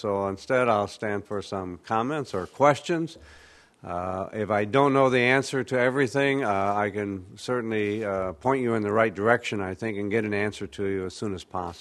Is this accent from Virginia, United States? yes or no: no; Iowa, United States; I'm from Iowa. We're shy in Iowa.